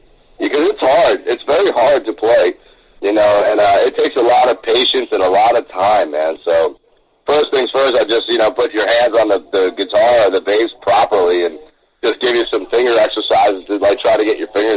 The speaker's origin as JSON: {"language": "English", "region": "New Jersey", "country": "United States", "tie": "born or raised there", "said": "I grew up in New Jersey, which is sucks for me because I should have been a Devils fan"}